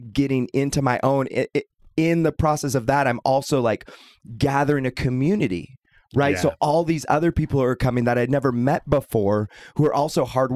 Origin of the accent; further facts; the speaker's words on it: Portland, United States; now in Boise, United States; And I should know, I'm from Portland. I came from Portland 5 years ago.